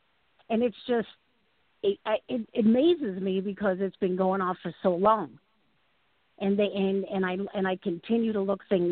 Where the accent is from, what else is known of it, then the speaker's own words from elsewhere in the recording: Illinois, United States; I'm from Illinois.